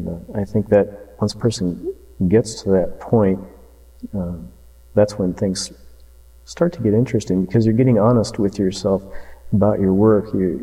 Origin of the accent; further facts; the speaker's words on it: Iowa, United States; And I said, well, we're from Iowa. We called last week.